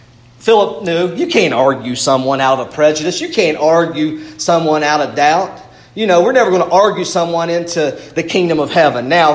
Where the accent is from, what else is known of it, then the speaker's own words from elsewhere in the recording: West Virginia, United States; everybody thinks we're from Virginia. Can anything good come out of West Virginia? Obviously not. They don't even think we're a state.